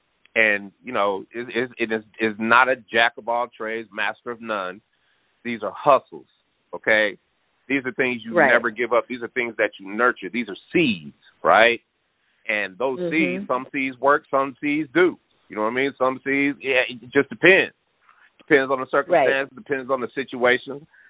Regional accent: Denver, Colorado, United States; because we're not country, right? We're not from down there. We're from Denver.

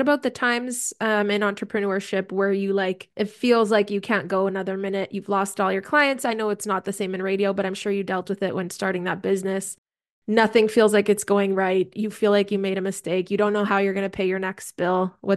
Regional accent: Canada; being a Canadian

